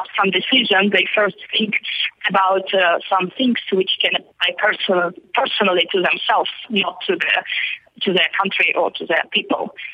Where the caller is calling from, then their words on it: Kyiv, Ukraine; English is a second language; I'm live from Kiev from protest.